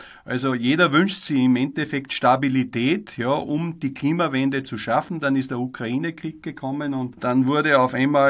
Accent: Austria; Bei uns in Österreich war gestern die Deadline, wo man wieder ansuchen musste innerhalb kürzester Zeit für Photovoltaikförderung.

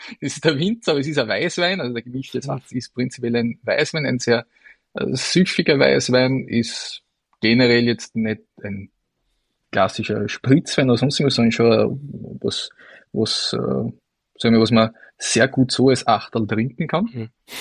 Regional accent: Vienna, Austria; ich komme aus Österreich, aus Wien.

